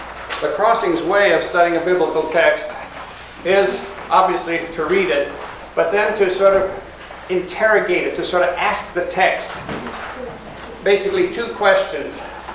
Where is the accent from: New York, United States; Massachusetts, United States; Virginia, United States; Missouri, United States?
Missouri, United States; St. Louis; I'm from St. Louis, Missouri, Illinois farm boy, ordained pastor in the ELCA.